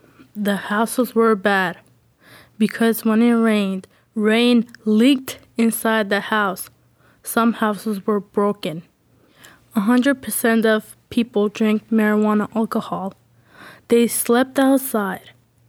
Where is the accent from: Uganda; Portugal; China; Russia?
Russia; now in United States; I'm from Russia. I remember my parents. I was born in Russia, but my parents are from Uzbekistan.